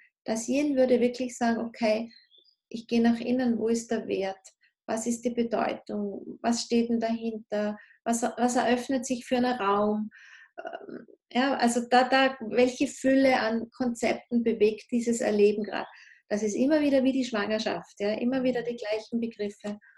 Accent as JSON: {"language": "German", "country": "Austria", "said": "Bei uns in Österreich ist Mädels nicht ganz so stark wie in manchen Regionen von Deutschland, von der Sprache her."}